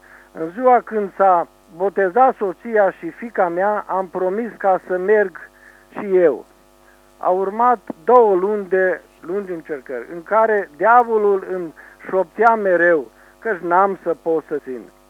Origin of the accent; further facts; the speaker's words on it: Gilău, Cluj County, Romania; și sunt un localnic din Gilău, născut pe calea Domnului.